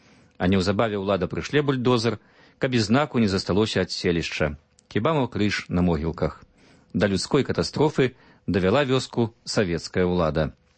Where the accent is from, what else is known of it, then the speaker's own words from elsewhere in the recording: Grodno Region, Belarus; У маёй роднай вёсцы на Гродзеншчыне апошняе вяселле было 20 год таму